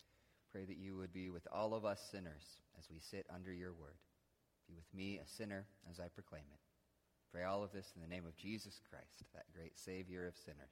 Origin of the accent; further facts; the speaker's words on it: Rockford, Illinois, United States; when I'm traveling somewhere and people ask where I'm from, I say that I'm from Rockford. And if you were like, no, you live in Stillman Valley, and that's like 10 miles from Rockford